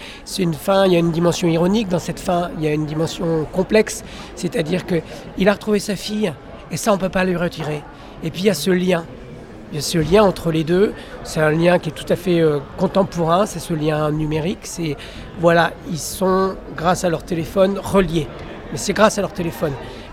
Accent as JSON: {"language": "French", "country": "France", "said": "on est des Occidentaux, on est deux hommes blancs français, européens."}